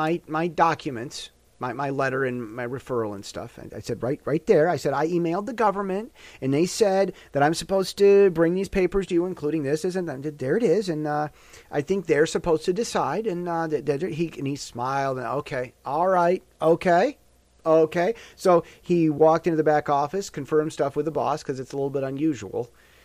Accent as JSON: {"language": "English", "country": "United States", "said": "I feel now that I'm more American than I ever have been, and I only love America more."}